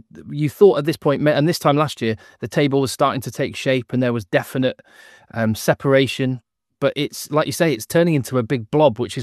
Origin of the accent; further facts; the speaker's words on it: England, United Kingdom; I am an Englishman and a very proud Englishman